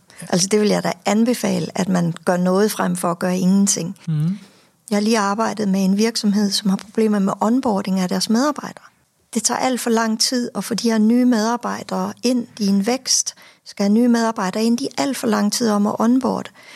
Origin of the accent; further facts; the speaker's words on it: Region of Southern Denmark, Denmark; accent: slightly Funen; now in Copenhagen, Denmark; Nej, jeg er bare sønderjyde, der er flyttet til København, og så lyder jeg lidt fyn.